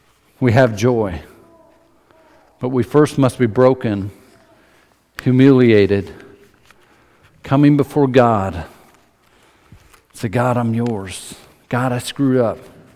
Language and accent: English; Stites, Idaho, United States; I grew up over in Stites for a few years, and in front of our house we had this huge tree.